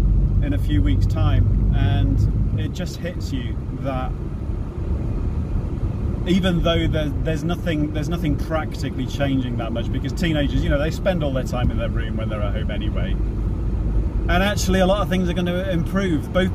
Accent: United Kingdom; I'm British and I don't even know if I'm supposed to say schedule or schedule.

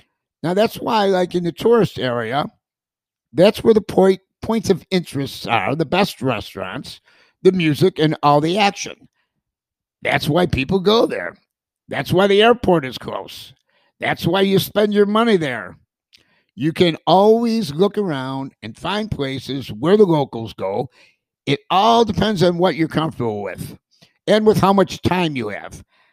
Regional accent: United States; I was the first American that most of them ever met.

